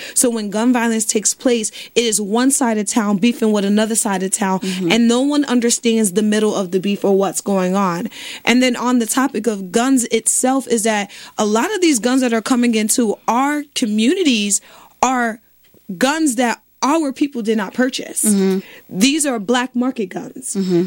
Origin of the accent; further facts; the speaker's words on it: Bridgeport, Connecticut, United States; I'm from Bridgeport, mm-hmm. and I know we're all from different areas